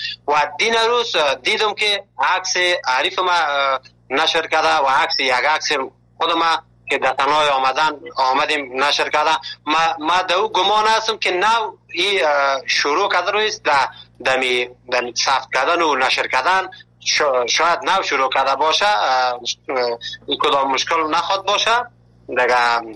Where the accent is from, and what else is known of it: Afghanistan; now in Turkey